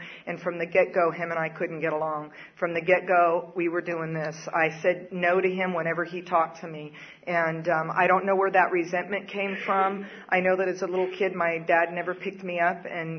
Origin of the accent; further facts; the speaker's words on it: San Diego, California, United States; I'm from San Diego, moved away for 10 years in L.A., but I'm from San Diego